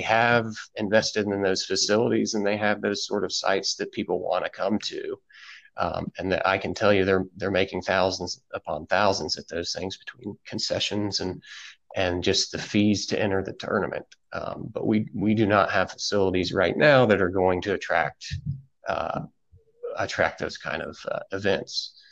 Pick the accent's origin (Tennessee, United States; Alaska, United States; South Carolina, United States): Tennessee, United States; Signal Mountain; I grew up on Signal Mountain longer ago than I'd care to admit.